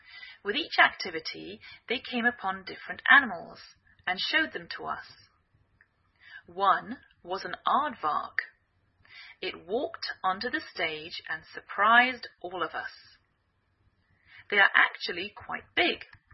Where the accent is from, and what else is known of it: England, United Kingdom; now in United States